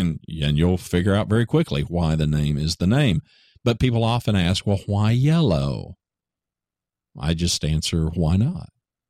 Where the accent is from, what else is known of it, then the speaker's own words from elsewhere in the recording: Ada, Oklahoma, United States; in my hometown where I was born, Ada, Oklahoma.